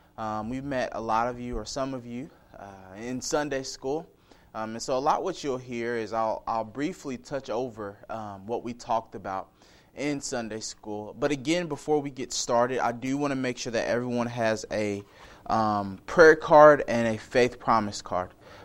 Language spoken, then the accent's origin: English; Nashville, Tennessee, United States; We are from Nashville, Tennessee.